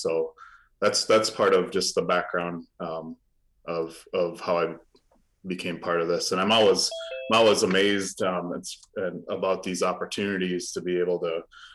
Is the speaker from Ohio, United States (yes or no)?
no; Lac Courte Oreilles Reservation, Wisconsin, United States; I grew up in La Corderie Ojibwe Reservation pretty much all my life.